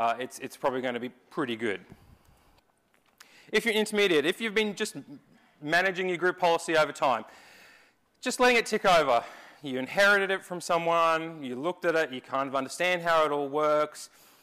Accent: Brisbane, Queensland, Australia; I'm from Brisbane, so flew in for the conference.

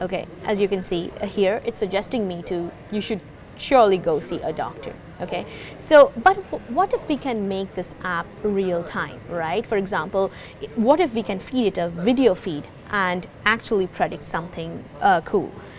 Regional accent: India; English is a second language; I come from India, to take the example of my country.

